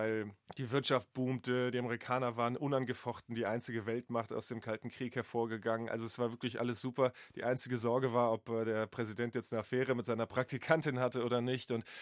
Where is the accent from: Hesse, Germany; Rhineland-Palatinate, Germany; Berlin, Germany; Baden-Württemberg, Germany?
Hesse, Germany; Wiesbaden; ich habe in Wiesbaden bin ich aufgewachsen im Schatten eines amerikanischen Soldatenhousings und habe da schon ganz früh Berührungspunkte gehabt. Das war 2 Straßen weiter von meinem Elternhaus